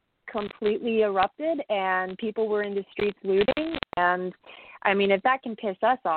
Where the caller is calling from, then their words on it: Toronto, Ontario, Canada; I'm calling from Toronto, actually.